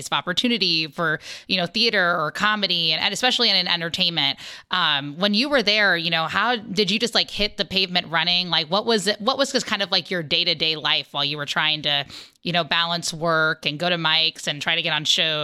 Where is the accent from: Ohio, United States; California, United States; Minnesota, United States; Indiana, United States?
Ohio, United States; Cincinnati; So even though I grew up in Cincinnati, I definitely had a different upbringing compared to probably like most people in the Midwest.